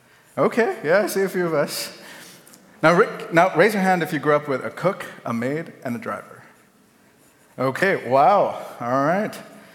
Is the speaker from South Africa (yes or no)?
no; Mumbai, Maharashtra, India; now in United States; When I tell people that I was born and raised in Mumbai, India, they usually think my childhood looked like this.